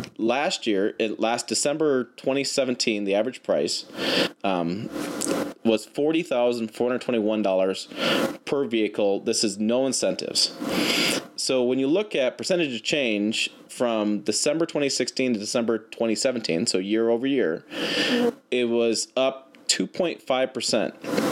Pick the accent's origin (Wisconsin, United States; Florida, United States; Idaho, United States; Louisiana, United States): Wisconsin, United States; Janesville; born there; Side note, my dad worked there, and I was born in Janesville, so doubly sad.